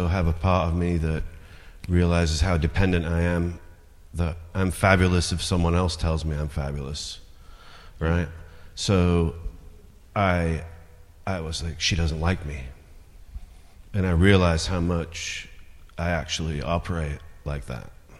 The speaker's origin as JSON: {"language": "English", "region": "England", "country": "United Kingdom", "tie": "born or raised there", "said": "I was raised in England"}